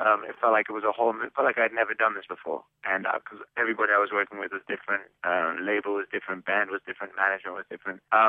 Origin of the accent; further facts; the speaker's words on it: Switzerland; also born or lived in London; I'm born in London, but I grew up in Switzerland. I spent a lot of time sort of living, traveling through Italy growing up because we always had family there. And then spent a lot of time in America.